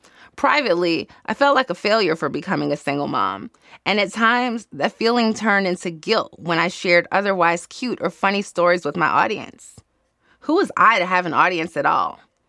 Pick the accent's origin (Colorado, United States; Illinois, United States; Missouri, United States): Illinois, United States; Chicago; I grew up in a mixed race, mixed class neighborhood called Hyde Park